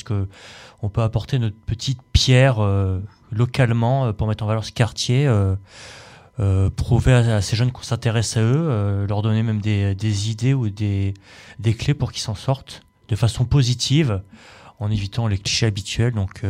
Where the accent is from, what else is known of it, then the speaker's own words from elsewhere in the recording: Orléans, Centre-Val de Loire, France; born there; 33 ans, donc je suis salarié dans le privé. Moi je viens pas d'Orléans-la-Source à la base, je suis né à Orléans pour mes études et après avoir habité en centre-ville, ça fait 6 ans que j'habite au quartier de la Bolière à la Source.